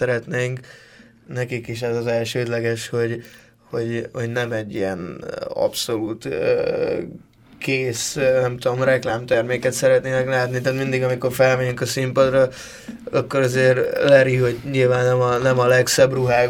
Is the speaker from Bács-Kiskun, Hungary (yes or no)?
yes; Kecskemét, Bács-Kiskun, Hungary; moved away as an adult; Én kecskeméti vagyok egyébként, 18 éves koromig ott laktam, és kecskemétről hoztam egy basszusgitárra